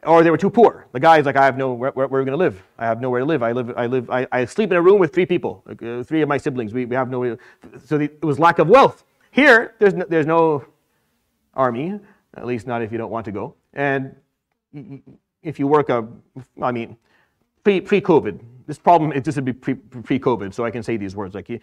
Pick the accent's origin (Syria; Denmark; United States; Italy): Syria; because I grew up in Syria where the only reason a guy was not married is because he still hadn't finished his army time.